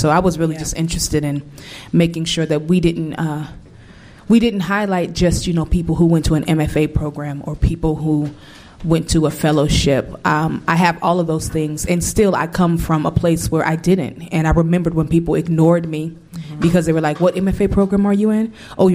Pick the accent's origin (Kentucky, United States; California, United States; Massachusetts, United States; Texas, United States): California, United States; now in Brooklyn, United States; I am from California, and I moved to Brooklyn 20 years ago.